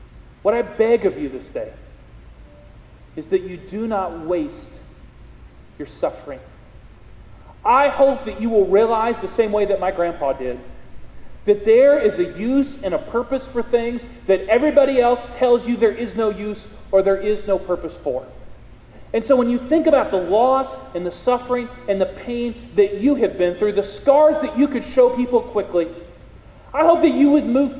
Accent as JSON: {"language": "English", "region": "Iowa", "country": "United States", "tie": "born or raised there", "said": "I grew up in Iowa, and when we were little kids, we used to collect pop cans."}